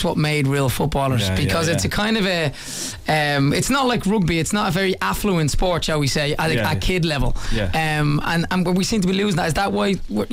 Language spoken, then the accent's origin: English; Baldoyle, County Dublin, Ireland; Going up even on where I grew up in Baldoyle and my mum's road